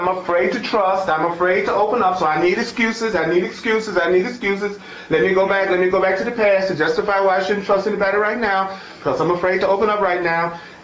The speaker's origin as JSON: {"language": "English", "region": "the South", "country": "United States", "tie": "born or raised there", "said": "and I grew up black in the South, and I didn't have a lot of money"}